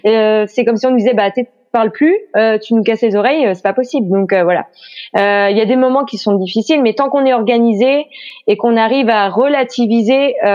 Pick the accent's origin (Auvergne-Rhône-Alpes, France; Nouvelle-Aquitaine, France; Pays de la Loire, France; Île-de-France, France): Pays de la Loire, France; born there; je suis née en Loire-Atlantique, mais je suis restée par amour pour un Breton. Donc clairement maintenant je suis mariée à la Bretagne